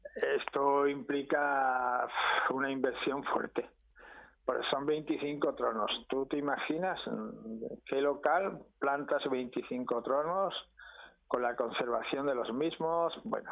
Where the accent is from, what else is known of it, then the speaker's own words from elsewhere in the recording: Antequera, Andalusia, Spain; Bueno, pues vale, pues de la ciudad donde yo nací y crecí.